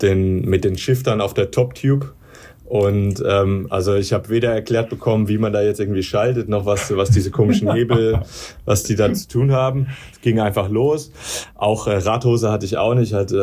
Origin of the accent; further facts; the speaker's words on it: Darmstadt, Hesse, Germany; ich komme ja aus Darmstadt